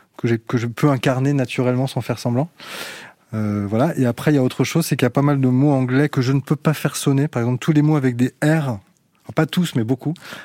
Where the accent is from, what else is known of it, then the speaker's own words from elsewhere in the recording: France; intimement je suis français.